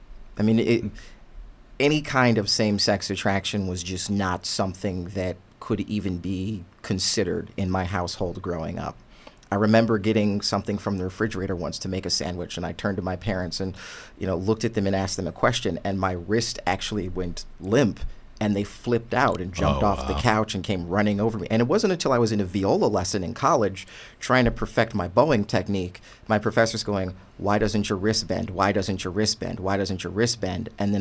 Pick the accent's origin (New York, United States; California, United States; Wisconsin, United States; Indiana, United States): Wisconsin, United States; Racine; Grew up actually in Racine before moving to Kenosha once I started college. So I know both communities very well. Graduate of Racine Lutheran High School, 2003.